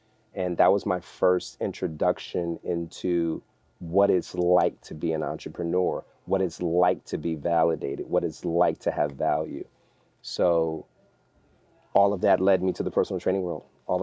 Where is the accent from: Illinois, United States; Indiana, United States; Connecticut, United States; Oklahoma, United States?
Connecticut, United States; Bridgeport; also born or lived in Stamford; I was born in Stamford, Connecticut. My folks moved to Bridgeport.